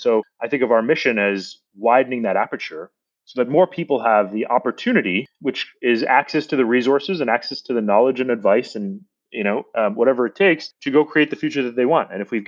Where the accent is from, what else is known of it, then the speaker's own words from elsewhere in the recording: India; born there; So I was born in India.